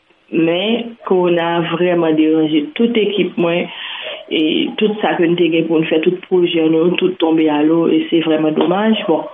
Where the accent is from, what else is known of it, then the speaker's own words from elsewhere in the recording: Haiti; Moi-même, en tant que haïtienne, j'ai un débat avec moi, remarqué dans ce circuit, dans le fonctionnement, nous-mêmes en Haïti.